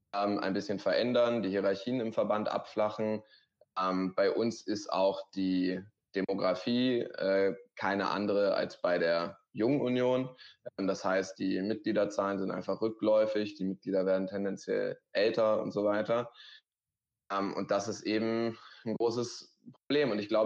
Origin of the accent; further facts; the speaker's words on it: Schleswig-Holstein, Germany; Und ich komme aus Schleswig-Holstein, wie du schon erzählt hast, und habe letztes Jahr mein Abitur gemacht.